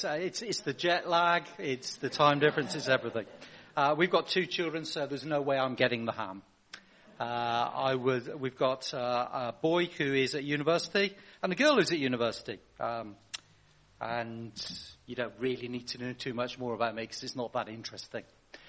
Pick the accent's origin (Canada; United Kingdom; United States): United Kingdom; Cirencester, South West England; I'm from Cirencester originally, down the road, where my family still work, still live. And I've come up today from Somerset, where the water is still safe.